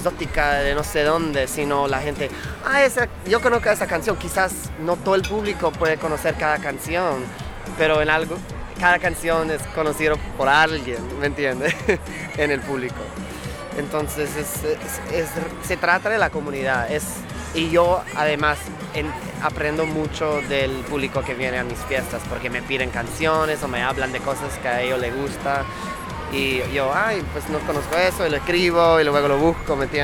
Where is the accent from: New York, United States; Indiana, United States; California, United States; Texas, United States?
New York, United States; Spanish is a second language; Soy DJ productor de Nueva York. Y yo vivo ahí en Brooklyn.